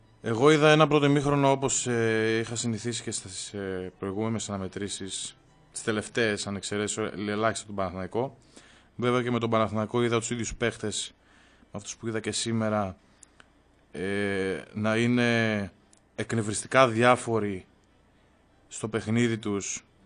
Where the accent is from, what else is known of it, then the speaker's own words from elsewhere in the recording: Greece; όχι είμαι Έλληνας, ο καλύτερος ποδοσφαιριστής στην Ελλάδα